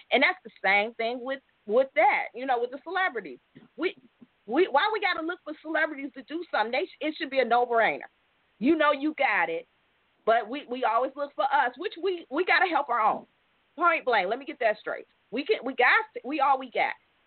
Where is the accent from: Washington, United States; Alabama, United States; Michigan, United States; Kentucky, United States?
Michigan, United States; Detroit; We're from Detroit originally, guys.